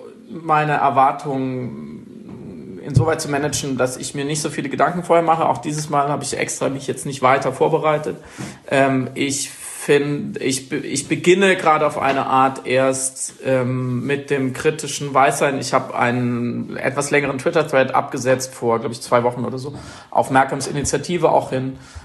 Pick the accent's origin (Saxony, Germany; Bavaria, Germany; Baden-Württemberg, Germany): Baden-Württemberg, Germany; Freiburg; now in Berlin, Germany; Ich komme ursprünglich aus Freiburg, wohne jetzt seit geraumer Zeit in Berlin.